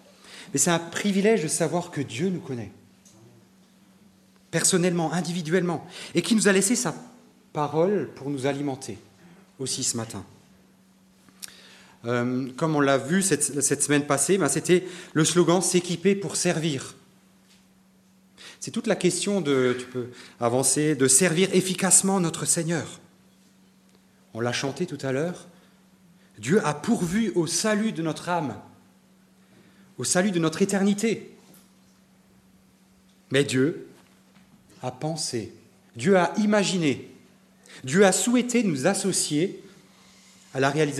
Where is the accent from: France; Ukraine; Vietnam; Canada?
France; Grand Est; now in Wittenheim, France; Je suis alsacien, barinois pour être précis.